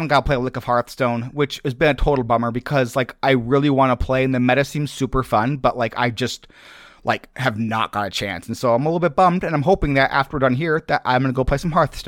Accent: Nebraska, United States; I grew up in Nebraska. I know of all the farms.

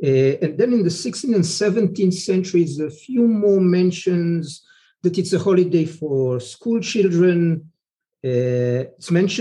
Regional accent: Jerusalem, Jerusalem District, Israel; English is a second language; I was born in Jerusalem, raised in Jerusalem, studied all my academic degrees in Jerusalem

